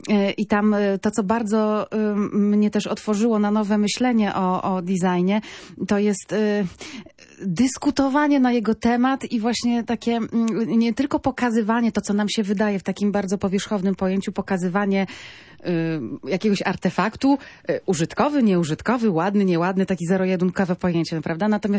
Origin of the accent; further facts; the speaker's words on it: Gdańsk, Pomeranian Voivodeship, Poland; jako rodowita gdańszczanka